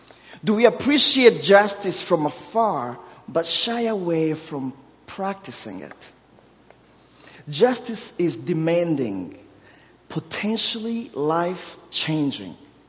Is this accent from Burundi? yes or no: yes; Burundi; first language Kirundi; English is a second language; I'm from Africa, so my primary language is Kirundi, and then Swahili, and then Kibembe, and then French. So English somewhere 7 or 8. So I have a thick accent